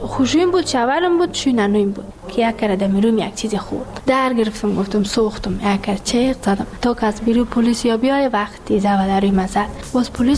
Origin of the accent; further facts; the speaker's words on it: Ghazni, Afghanistan; now in Kabul, Afghanistan; که ما کابل اومدیم، از غزنی هستیم.